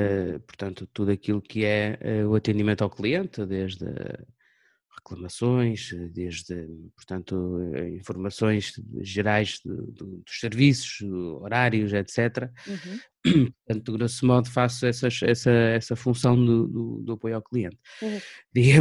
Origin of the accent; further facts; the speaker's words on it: Penafiel, Norte, Portugal; now in Braga, Portugal; Eu não sou natural de Braga, sou natural da cidade de Penafiel, de uma freguesia que faz parte do concelho de Penafiel, que é Canelas neste caso. E depois, portanto, quando vim aqui para Braga há 14 anos